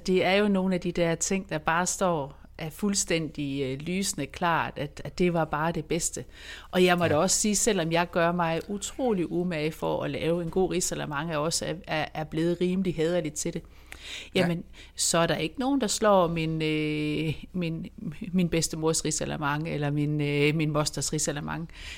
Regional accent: Haderslev, Region of Southern Denmark, Denmark; der hvor jeg kommer fra i Haderslev i Sønderjylland

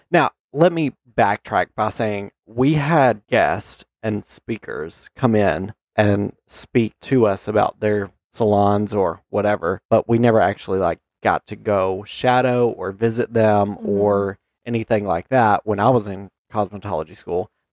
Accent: Huntsville, Alabama, United States; mind you, I'm from Huntsville, Alabama. So like Huntsville, while it not being that big of a city, it was, you know, the main hub of a lot of different areas

